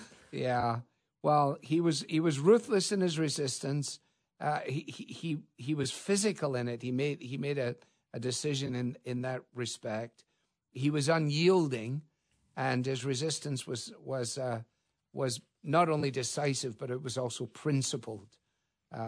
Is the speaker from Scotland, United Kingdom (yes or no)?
yes; Scotland, United Kingdom; as a Scotsman, I don't like the fact that we're giving these things away.